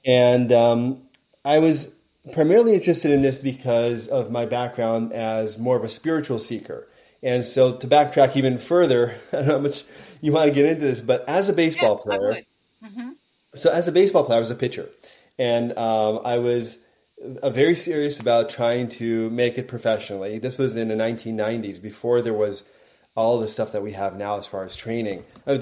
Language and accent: English; Columbus, Ohio, United States; born there; also born or lived in San Francisco Bay Area, United States; Well, I was born in Ohio. In Columbus. My parents were both Buckeyes, and we moved around a lot.